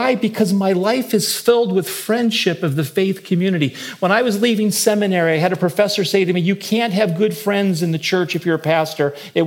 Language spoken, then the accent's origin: English; Cleveland, Ohio, United States; And the only reason I don't like it is I'm from Cleveland. And I was raised to dislike Pittsburgh.